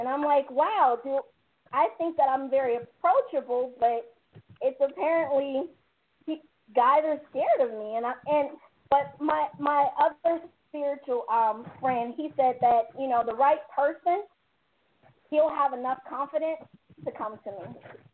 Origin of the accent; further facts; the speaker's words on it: Florida, United States; now in Atlanta, United States; And I grew up in Florida, and we allow the guys to be a guy